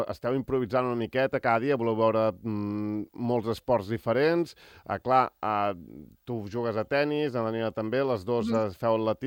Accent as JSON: {"language": "Catalan", "region": "Balearic Islands", "country": "Spain", "said": "Digue-li que sóc de les Illes, també."}